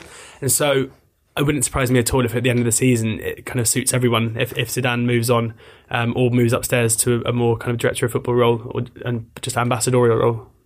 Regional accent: England, United Kingdom; the other thing to remember is that in England, as English football fans, we look at success.

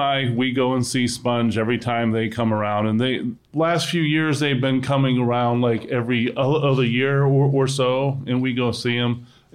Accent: North Canton, Ohio, United States; Well, I grew up in North Canton, which is in Stark County, about an hour south of Cleveland. But yeah, I've lived in Ohio my whole life.

